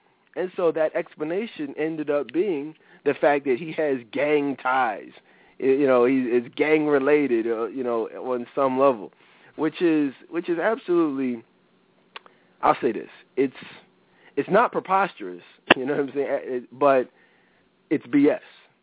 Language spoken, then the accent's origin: English; Philadelphia, Pennsylvania, United States; I'm from Philly, but I don't know him.